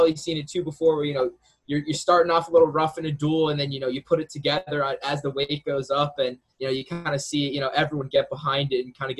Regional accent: Pennsylvania, United States; Yeah, I'm from Pennsylvania, so it's pretty much the same here, you know.

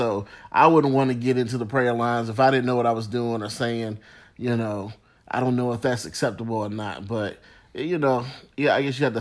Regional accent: Richmond, Virginia, United States; I actually went to Jumah in my hometown, Richmond, Virginia, and went to the masjid

